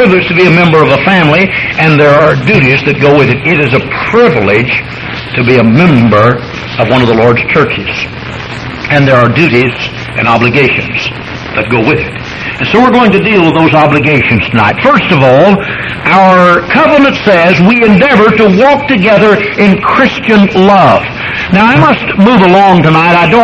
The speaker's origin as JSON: {"language": "English", "country": "United States", "said": "I'm glad to be an American. I'll tell you something, I have obligations as an American."}